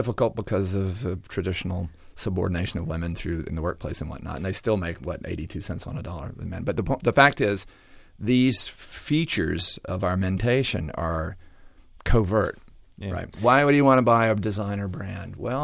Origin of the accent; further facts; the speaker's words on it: Atlanta, Georgia, United States; accent: Georgia; I'm from Atlanta. And although I've lost much of my liquid Georgia accent, it doesn't help.